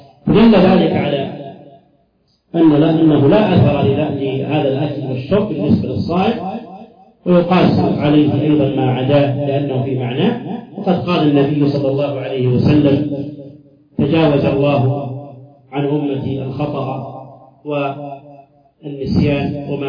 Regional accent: Saudi Arabia

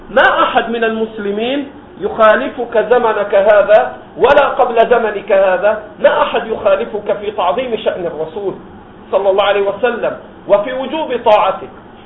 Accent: Egypt; كأهل البدع هؤلاء الذين ظهروا في بلدنا مصر وغيره

